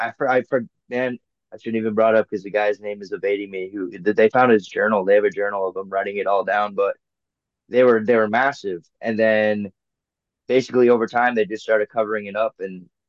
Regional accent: New Hampshire, United States; like I'm from New Hampshire, right?

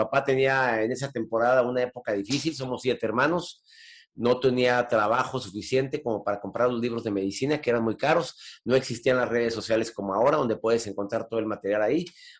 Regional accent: Monterrey, Nuevo León, Mexico; Yo andaba en camión, andaba en pecera, acá en Monterrey, de donde soy originario

